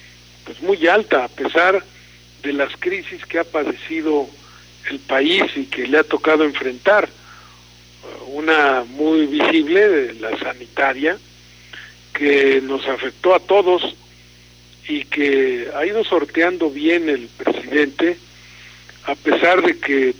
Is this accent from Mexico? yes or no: yes; Mexico; porque hay que estar pendientes como mexicanos.